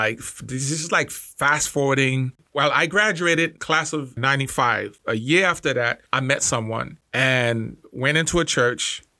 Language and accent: English; Haiti; Rap was the music that I listened to a lot when I came from Haiti.